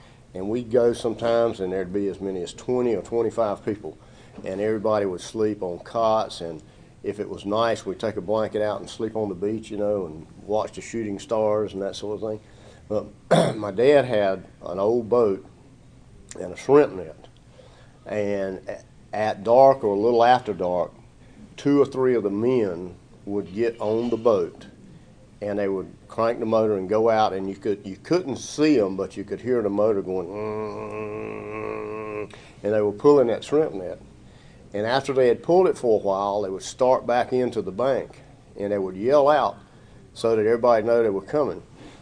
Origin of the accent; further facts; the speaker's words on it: North Carolina, United States; I'm from Lenoir County